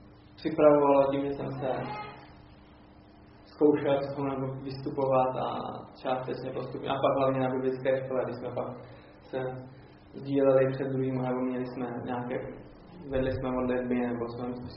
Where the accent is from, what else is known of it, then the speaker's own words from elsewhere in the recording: Třebíč, Vysočina Region, Czechia; abych se vrátil zpátky do Třebíče. Abych šel tam, odkud jsem vlastně vyšel ze svého rodného města.